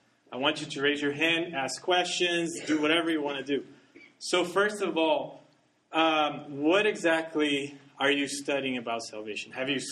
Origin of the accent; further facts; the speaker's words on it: Brazil; now in United States; I grew up actually in Brazil. I'm not from here. My parents are from there, and we were born there. And I came here to Union, just to college, and stayed ever since, never left.